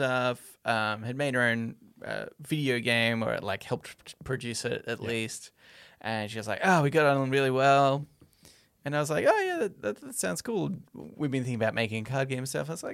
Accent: Australia; if somebody asked me what makes me proud about being Australian, I say Nicole Kidman's looks.

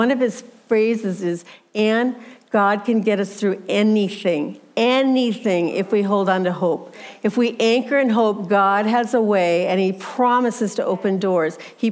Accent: Minnesota, United States; I grew up in Minnesota around lots of lakes, and my dad taught me boating growing up, and we had a sailboat.

